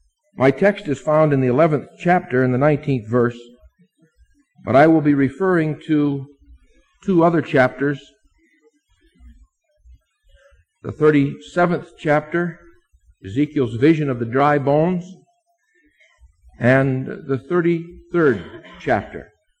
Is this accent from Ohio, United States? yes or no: yes; Akron, Ohio, United States; also born or lived in Muncie, Indiana; I grew up in Akron First Church, large church, and the last year I was here as a senior, I was chorister and Sunday evening choir director.